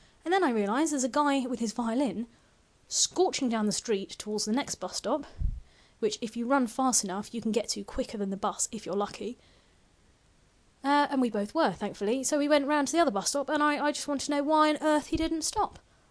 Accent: London, United Kingdom; London, I love you. You're a great city. I grew up here. I am a Londoner. I am a born and bred Londoner, and I tell you, there are not too many of those around.

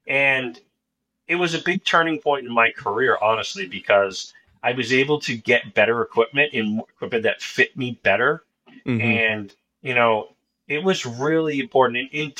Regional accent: New England, United States; for us growing up in New England, it's the Masters of amateur golf, basically.

